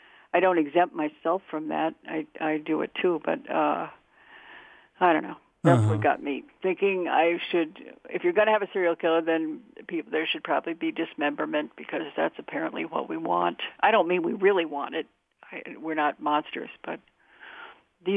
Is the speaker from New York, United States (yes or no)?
no; Rhode Island, United States; I'm old. I come from Rhode Island.